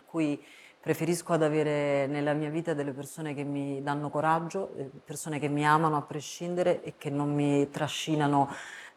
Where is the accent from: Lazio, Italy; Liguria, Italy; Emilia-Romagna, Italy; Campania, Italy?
Campania, Italy; Naples; born there; In realtà io sono nata in un ospedale di Posillipo, non a Posillipo, che è il quartiere alto di Napoli.